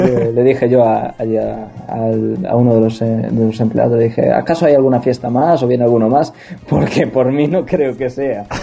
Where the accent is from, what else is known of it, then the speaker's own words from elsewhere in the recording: Pontevedra, Galicia, Spain; y así un poco fuera de la zona donde vivo, que yo soy de Pontevedra